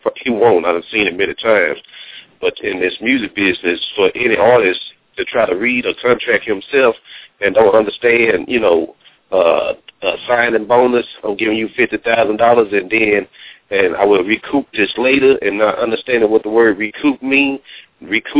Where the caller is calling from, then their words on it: Dallas, Texas, United States; calling out of Dallas, Texas.